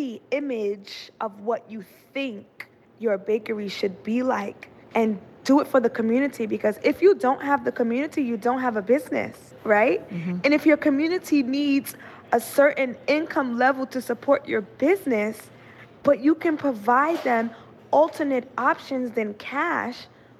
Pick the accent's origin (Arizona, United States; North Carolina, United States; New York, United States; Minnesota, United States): New York, United States; Queens; because I'm also from the inner city. I'm from Southside, Jamaica, Queens. You know, stereotypical neighborhood, liquor store, corner store, fried chicken place.